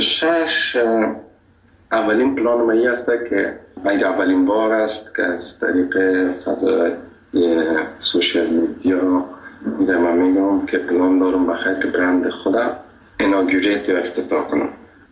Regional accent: Afghanistan; گفتم از افغانستان.

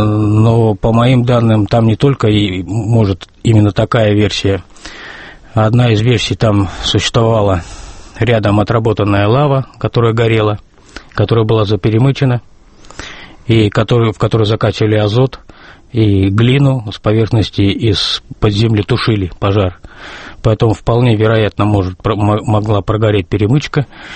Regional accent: Kemerovo Oblast, Russia; это мой родной город, и я начинал свою горняцкую работу, как горняцкую службу и работу именно на шахте Распадской.

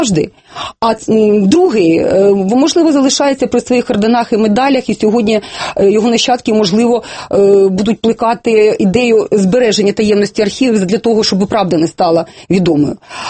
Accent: Eastern Ukraine, Ukraine; born there; Я східна, народилася на Східній Україні. Дід мій, прадід, всі жили в Києві.

